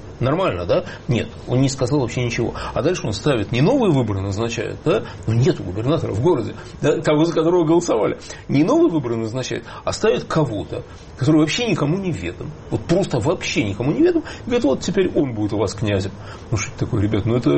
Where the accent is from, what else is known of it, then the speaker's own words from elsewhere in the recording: Saint Petersburg, Russia; я сам из Питера, вообще-то говоря, ну, не из этих питерских, а просто из Питера. Но у меня есть, в Питере, естественно, много друзей осталось.